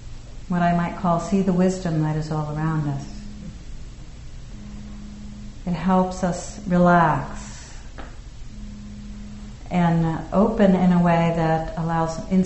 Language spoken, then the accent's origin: English; United States; and living in the United States, being an American, it may obviously go beyond this, but I can at least speak for this country